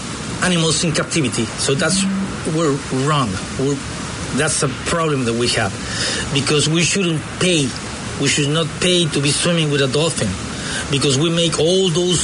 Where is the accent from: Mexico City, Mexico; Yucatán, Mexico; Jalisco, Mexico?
Jalisco, Mexico; Guadalajara; English is a second language; also born or lived in Sonora; I'm from the northwest of the country. I'm from Sonora State, just across the peninsula, just across Cabo, let's say. And I grew up in Guadalajara, But my last 11 years I've been living here.